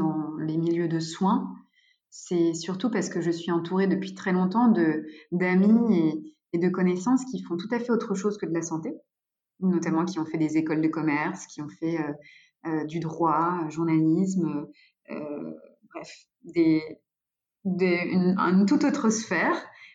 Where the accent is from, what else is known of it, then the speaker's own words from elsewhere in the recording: Brittany, France; Moi, je suis bretonne d'origine. J'ai fait mes études en Bretagne